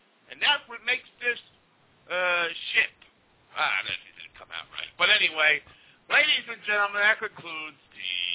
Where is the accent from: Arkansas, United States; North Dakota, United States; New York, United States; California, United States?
New York, United States; Queens; born there; I was born in Hollis, Queens, and I lived in Maxford, Queens